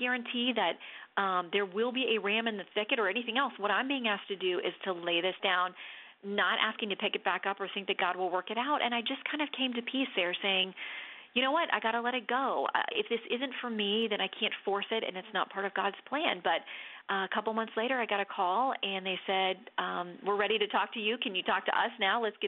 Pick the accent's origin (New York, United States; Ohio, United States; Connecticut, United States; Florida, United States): Florida, United States; I'm born and bred in Florida. I would love to have stayed there